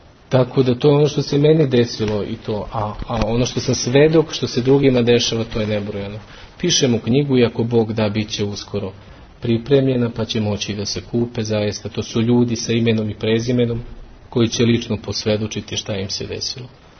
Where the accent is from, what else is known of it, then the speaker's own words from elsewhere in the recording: Pakrac, Požega-Slavonia County, Croatia; došao sam iz Slavonije, tamo u Hrvatskoj, tamo je bilo strašno, u Pakracu.